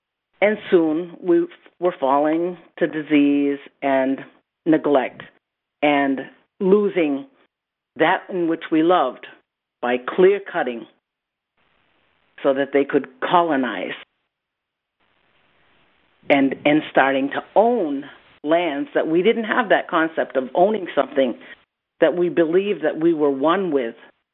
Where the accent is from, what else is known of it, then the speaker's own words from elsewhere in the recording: Martha's Vineyard, Massachusetts, United States; I will begin with growing up on Martha's Vineyard in the school system where you're taught about Thanksgiving